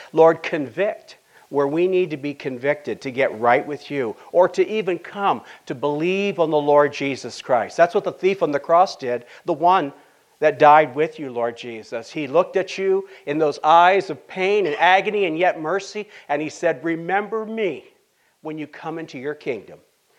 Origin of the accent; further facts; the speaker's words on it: United States; So as an American, I get a little discouraged.